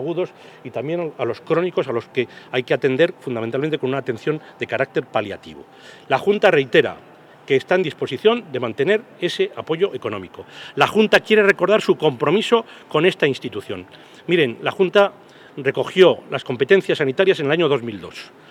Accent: Burgos, Castile and León, Spain; porque yo soy burgalés y a mí algunas cosas me duelen

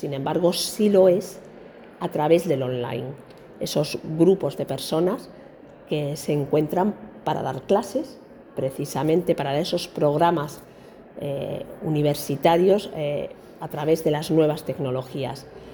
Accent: Zamora, Castile and León, Spain; Yo soy zamorana

